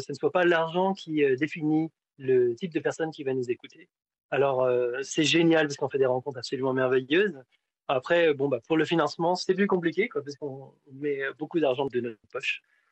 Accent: Belgium; mais en tant que Belge

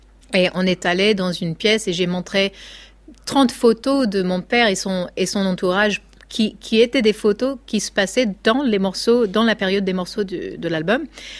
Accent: California, United States; il y a des morceaux que j'ai écrits dans le nord de la Californie, là d'où je viens

